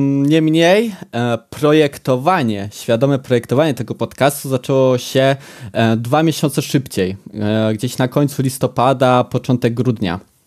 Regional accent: Poznań, Greater Poland Voivodeship, Poland; ja z Poznania

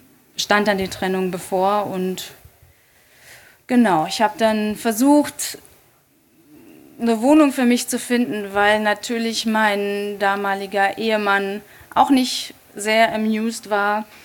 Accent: Dortmund, North Rhine-Westphalia, Germany; Und ich bin in Dortmund aufgewachsen, ich bin wenig weg gewesen

